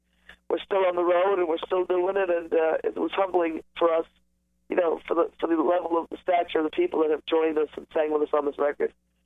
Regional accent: Bronx, New York, United States; Even though I grew up in the Bronx, some of the best musicians who ever played Irish traditional music lived in New York.

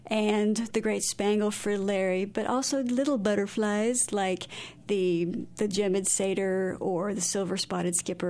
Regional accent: Iowa, United States; And I grew up in Iowa, where we had some very hard winters

